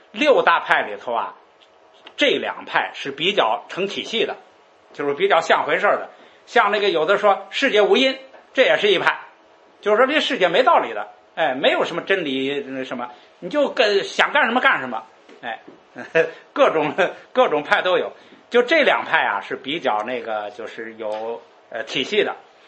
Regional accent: China; 像我们中国人呢，这个就是这个叫什么？

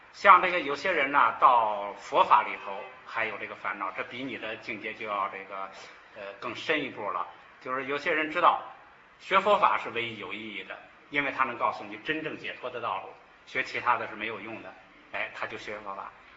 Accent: China; 不要读支末，就是我们中国人传过来之后会有很多误解。

